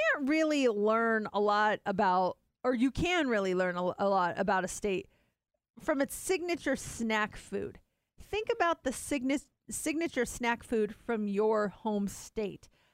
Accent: Colorado, United States; In my home state of Colorado, the signature snack is jerky.

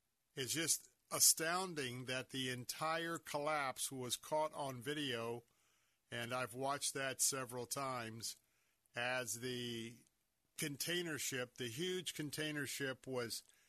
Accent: Tampa, Florida, United States; I was born and raised here in Tampa.

